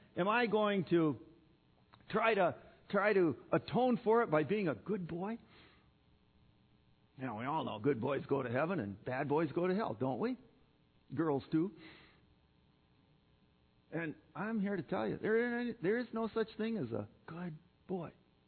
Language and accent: English; Minnesota, United States; I came from the Iron Range, and there, up there, you know, that's still Minnesota, by the way.